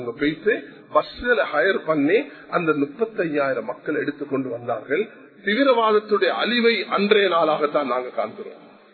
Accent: Jaffna, Northern Province, Sri Lanka; நாங்க மன்னார சேர்ந்த யாழ்ப்பாணத்தை சேர்ந்தவர்கள், இன்று வரைக்கும் நாங்கள் அகதிகளாக இருந்து கொண்டிருக்கோம். எத்தனை வருஷம், 32 வருஷம்.

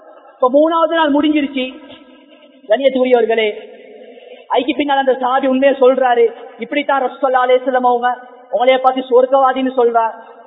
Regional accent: Colombo, Western Province, Sri Lanka; கொழும்புல, நானும் கொழும்பு தான்

